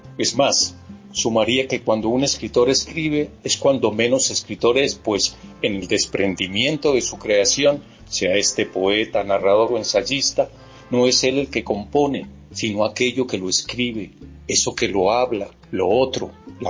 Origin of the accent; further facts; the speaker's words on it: Caramanta, Antioquia, Colombia; esa referencia es Caramanta, mi pueblo de infancia, un lugar en el suroeste antioqueño